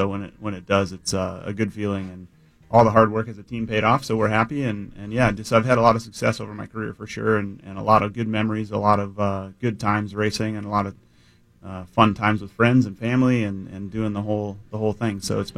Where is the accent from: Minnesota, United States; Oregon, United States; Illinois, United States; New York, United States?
Minnesota, United States; Thief River Falls; I grew up in Thief River Falls, Northwest Minnesota. We had curling for gym class, and I enjoyed it.